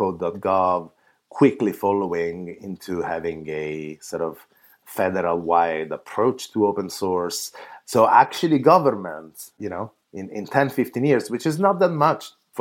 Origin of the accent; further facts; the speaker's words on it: Italy; now in San Francisco, United States; As you can hear from my accent, I live in San Francisco, but I'm from that Italian part, I guess, of San Francisco. I actually come from Italy.